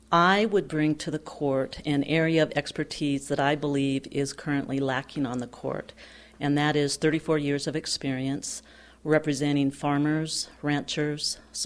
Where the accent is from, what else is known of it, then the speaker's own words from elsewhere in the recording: Conrad, Montana, United States; I grew up in Conrad, Montana, which is north of Great Falls on the High Line. I'm a fourth-generation Montanan from agricultural families on both sides.